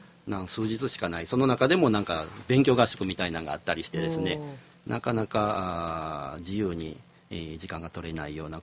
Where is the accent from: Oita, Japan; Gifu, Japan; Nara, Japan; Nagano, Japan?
Nara, Japan; Sakurai; 当時僕あの奈良の桜井市っていうところが出身なんですけども、